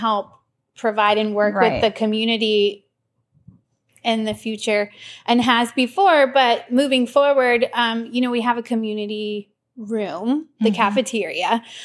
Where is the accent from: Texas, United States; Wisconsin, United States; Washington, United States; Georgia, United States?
Georgia, United States; Tybee Island; anything for these kids to be doing more than what I did growing up on Tybee, I always went in 30 minutes into town to take any kind of dance class